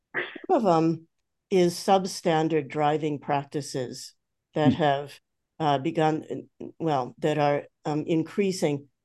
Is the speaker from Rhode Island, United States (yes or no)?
no; Maine, United States; I grew up partly in Maine, and I also went to the Seeing Eye